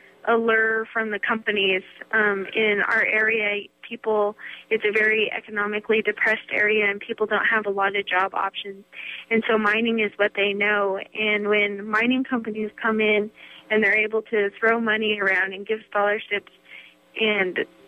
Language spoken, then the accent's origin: English; Grants, New Mexico, United States; Well, I grew up in Grants, New Mexico, and Grants is known as the uranium capital of the world, and it was formed as a mining town.